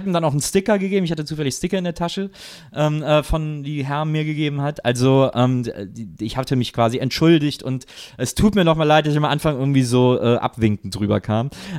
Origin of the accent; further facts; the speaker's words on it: Cologne, North Rhine-Westphalia, Germany; Ich war neulich in Köln. Ich war in Köln gewesen. Cool. Meine Heimat ja eigentlich.